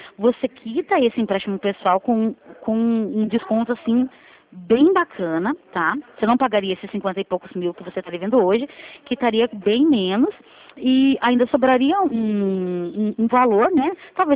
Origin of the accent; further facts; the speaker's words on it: Curitiba, Paraná, Brazil; Eu sou daqui de Curitiba, aqui do Paraná.